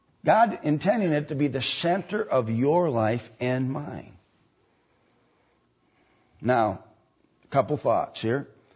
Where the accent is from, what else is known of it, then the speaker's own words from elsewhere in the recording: Delafield, Wisconsin, United States; Okay, that's where I grew up in Delafield.